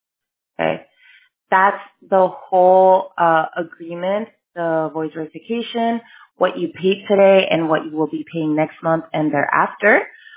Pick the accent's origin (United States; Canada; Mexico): Mexico; first language Spanish; English is a second language; It's because I'm Mexican. Like, my first language is Spanish, and I always like to ask people if they want to continue in Spanish